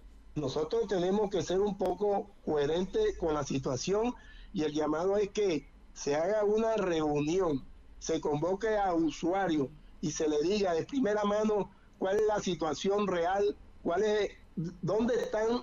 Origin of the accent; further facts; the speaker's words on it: Barranquilla, Atlántico, Colombia; yo soy barranquillero y me gusta el carnaval